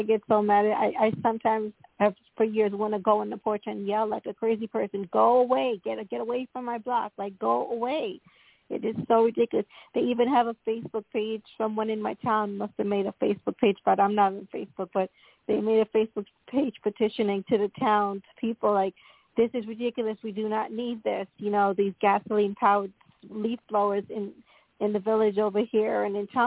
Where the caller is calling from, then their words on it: New York, United States; I'm calling from Long Island, New York